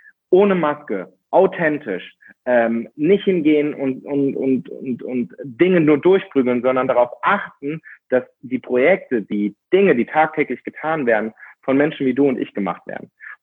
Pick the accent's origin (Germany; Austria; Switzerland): Austria; Und ich komme aus Österreich und dort haben wir einige Berge.